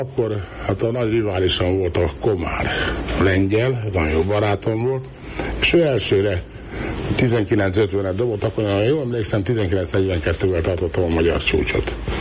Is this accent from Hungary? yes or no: yes; Hungary; Hát csak jó tudok mondani először is, mert magyar vagyok